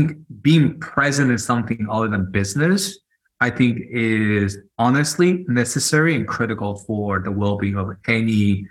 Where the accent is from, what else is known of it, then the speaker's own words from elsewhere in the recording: Spain; I'm Chinese. And what's interesting, I mean, being Chinese growing up in Spain